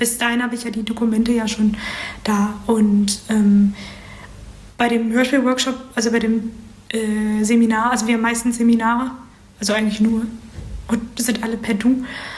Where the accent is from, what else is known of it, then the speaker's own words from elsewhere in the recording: Berlin, Germany; ich komme aus Berlin.